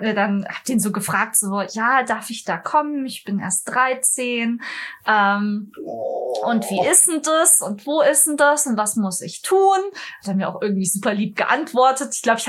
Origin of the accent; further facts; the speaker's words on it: Munich, Bavaria, Germany; Ich komme aus München.